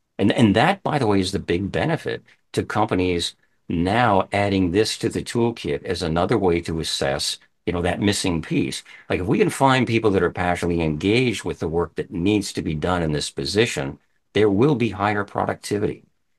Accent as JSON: {"language": "English", "country": "Canada", "said": "I'm speaking Canadian here."}